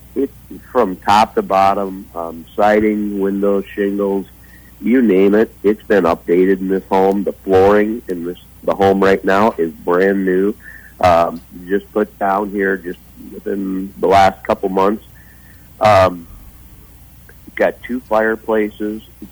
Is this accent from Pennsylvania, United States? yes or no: no; Huron, South Dakota, United States; I've lived here about my entire life. I was born in Huron. I know about every square inch of town.